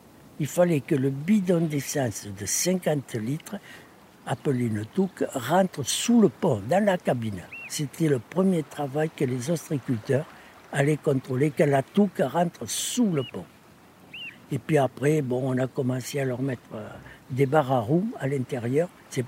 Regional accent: Gujan-Mestras, Nouvelle-Aquitaine, France; born there; Je suis né à Mestras, dans une famille de constructeurs de pinasses, puisque ma famille, mes ancêtres, depuis 1800, construisent des pinasses

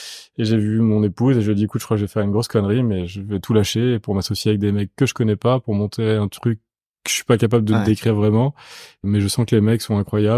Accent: Paris, Île-de-France, France; also born or lived in Nice; 49 ans, physiquement 49 ans et dans ma tête toujours peut-être 28-29. J'ai grandi à Paris, je suis allé un petit peu à Nice

